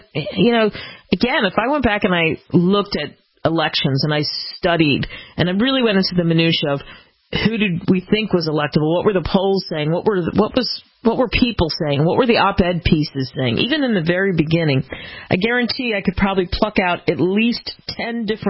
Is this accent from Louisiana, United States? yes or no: yes; New Orleans, Louisiana, United States; And I grew up outside of New Orleans, and it's a beautiful, wonderful city with a mosaic of different kinds of people.